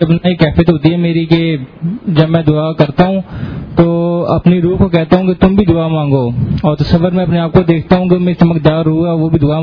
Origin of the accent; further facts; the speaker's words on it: Lahore, Punjab, Pakistan; لاہور سے ہوں